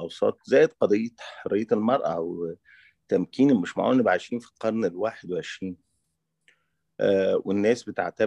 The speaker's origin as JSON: {"language": "Arabic", "country": "Egypt", "moved": "as an adult", "said": "انا ما خرجتش من مصر قسرا او في حاجه زي كده، انا خرجت منها لان انا ما حبيتش قيم المجتمع"}